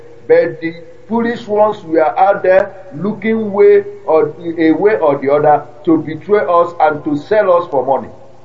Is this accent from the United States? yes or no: no; Enugu State, Nigeria; now in United Arab Emirates; I'm from Enugu State, Kano, Nkerifitam, Biafala.